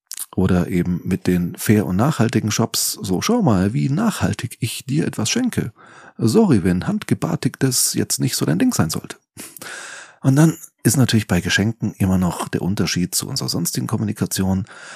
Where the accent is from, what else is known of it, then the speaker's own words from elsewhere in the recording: Nuremberg, Bavaria, Germany; meine Heimatstadt Nürnberg